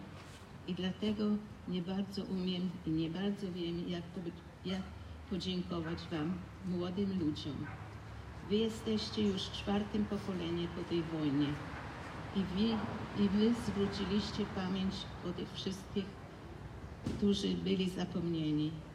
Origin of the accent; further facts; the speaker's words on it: Nowy Sącz, Lesser Poland, Poland; first language Polish; moved away; also born or lived in Israel / United States; Prawie całe moje życie mieszkałam w Izraelu i Stanach Zjednoczonych, ale zawsze na pytanie, skąd pochodzę, dumnie odpowiadałam, że pochodzę z Polski, z Nowego Sącza. Język polski jest jedynym, w którym mówię bez obcego akcentu.